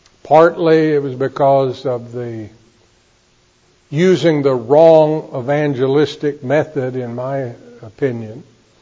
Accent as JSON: {"language": "English", "region": "Texas", "country": "United States", "tie": "born or raised there", "said": "I grew up in Texas, and Texans do have a reputation for some degree of exaggeration."}